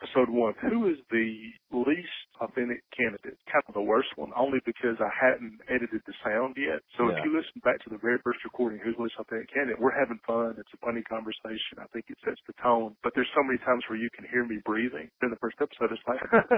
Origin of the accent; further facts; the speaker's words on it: Alabama, United States; A couple of people on podcast, they asked, where are you from in Alabama? So Sand Mountain.